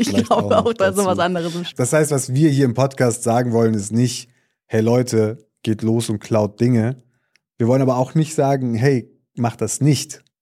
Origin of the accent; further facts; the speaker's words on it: East Germany, Germany; weil bei uns im Osten ist das immer so, das hat das immer so eine Glasur obendrauf